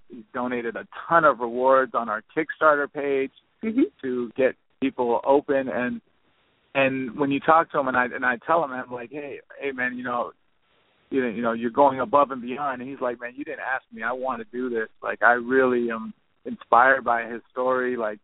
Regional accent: Miami, Florida, United States; also born or lived in Los Angeles / New York; I was doing a lot of big music videos and living in Los Angeles at the time, even though I'm from Miami. My career took me from New York to L.A.

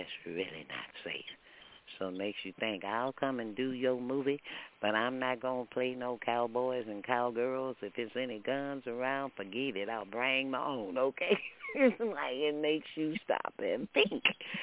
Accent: Texas, United States; because, you know, I'm a Texan. And I was raised

